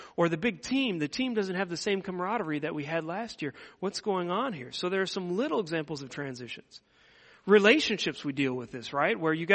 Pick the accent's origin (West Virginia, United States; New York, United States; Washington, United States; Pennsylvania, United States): Washington, United States; Seattle; moved away as an adult; I grew up in Seattle, Washington. All my family is still out in Seattle. I moved away first to go study in seminary in 2003.